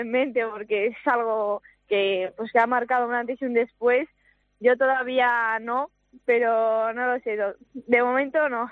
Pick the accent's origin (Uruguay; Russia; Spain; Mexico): Spain; Madrid, Community of Madrid; born there; now in Villanueva del Pardillo, Spain; yo nací en Madrid, aunque no vivo en Madrid. Madrid, vivo en un pueblo.